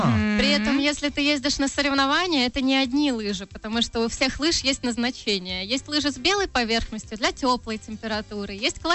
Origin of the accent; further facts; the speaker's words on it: Riga, Latvia; а я была из Риги, из Рижского района.